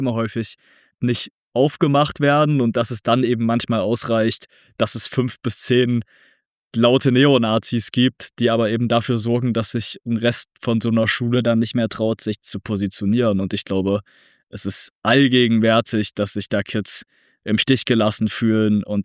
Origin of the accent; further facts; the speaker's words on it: Zwickau, Saxony, Germany; in meiner Heimatstadt Zwickau, präsent gewesen sind